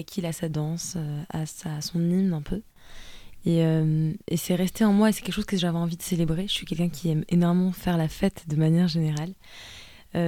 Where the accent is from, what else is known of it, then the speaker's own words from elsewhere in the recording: France; parce que j'ai grandi en France, mais l'âme de ma voix, j'ai l'impression qu'elle est grecque.